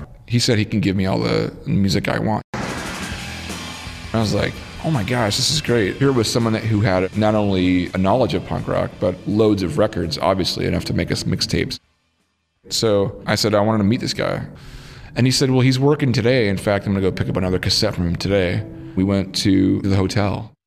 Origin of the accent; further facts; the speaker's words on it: Seattle, Washington, United States; also born or lived in Houston, Texas; I'm from Seattle, Washington. I play music for a living. When I was almost 13, I moved from Houston, Texas, to the coast of Washington.